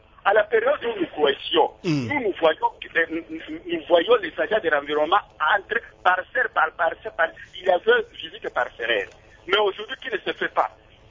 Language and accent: French; Bandundu, Kwilu, DR Congo; now in Kinshasa, Congo (DR); Je suis ici à Kinshasa. Je suis de Bandundu.